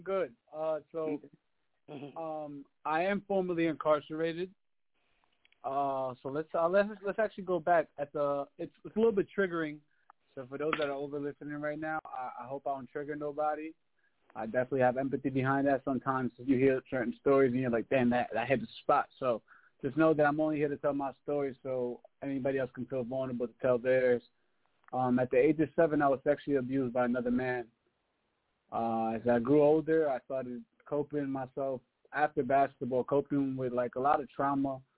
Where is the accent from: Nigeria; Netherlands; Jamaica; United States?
United States; Queens, New York; Well, I'm from Queens, New York. I'm born and raised out of Queens, New York.